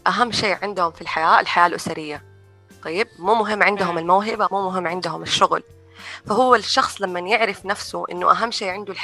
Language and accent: Arabic; Saudi Arabia; also born or lived in abroad; بحكم أني أنا كنت عايشة برا السنين هذه كلها. وجدت أنه تجربتي في طفولتي هنا في السعودية هي حجر الأساس حقي، فمهما أنا عشت برا فأنا حأرجع وأكون